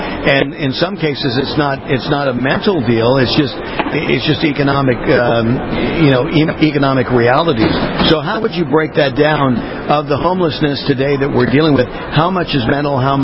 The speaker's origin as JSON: {"language": "English", "region": "California", "country": "United States", "tie": "born or raised there", "moved": "yes", "lives_now": "Florida, United States", "said": "I was born and raised in California."}